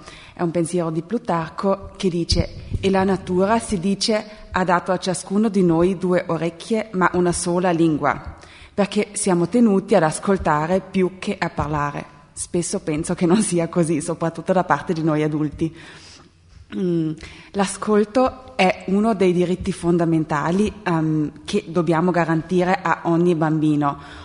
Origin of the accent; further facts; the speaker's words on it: Trentino-Alto Adige, Italy; come sentirete dalla mia voce sono dell'Alto Adige, della provincia di Bolzano. Lavoro da 8 anni a Merano